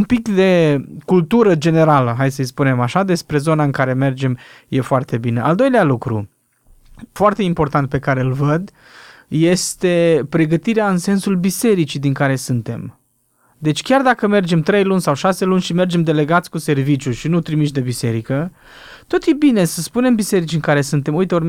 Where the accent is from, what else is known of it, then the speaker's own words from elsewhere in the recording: Romania; Eu zic, domnule, eu sunt român, eu n-am nicio de-a face nimic, de-a face cu religia.